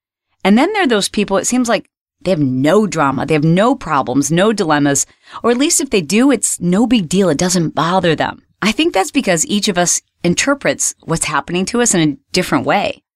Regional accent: Michigan, United States; When I was a little girl and we were growing up in Michigan, I had this really long walk home from the bus stop.

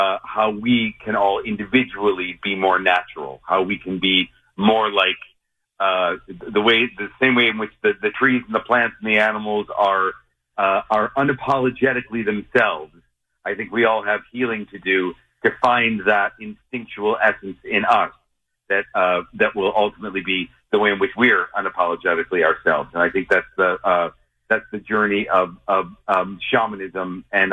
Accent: Mount Clemens, Michigan, United States; also born or lived in Boston / New York City; Oh, I'm from Mount Clemens originally.

